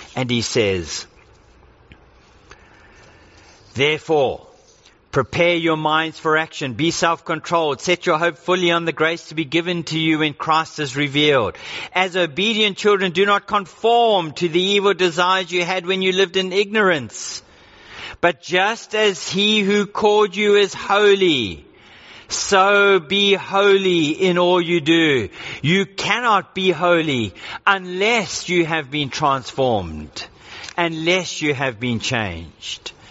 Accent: South Africa; accent: South African; now in Australia; And so my accent is still got a South African sound to it. We sometimes eat some foods that are eaten in South Africa that are not popularized in Australia.

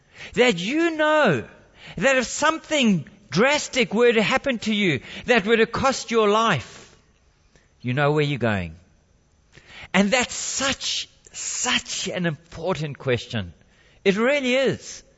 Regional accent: South Africa; as we had to do when I was growing up in South Africa.

